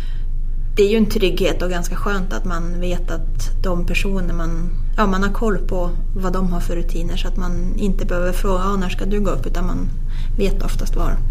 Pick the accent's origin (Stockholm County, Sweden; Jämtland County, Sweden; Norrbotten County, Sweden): Jämtland County, Sweden; Sveg; när man själv växte upp hemma i Sveg så var det liksom, det var ju Sveg som var vad som hände i Norge eller Frankrike.